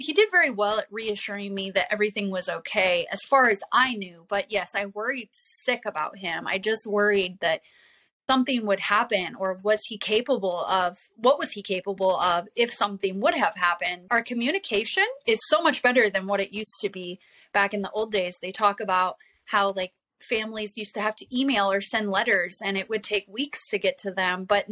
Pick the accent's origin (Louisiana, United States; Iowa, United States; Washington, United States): Iowa, United States; So we are from Iowa, where there is nothing but plants and manufacturing companies.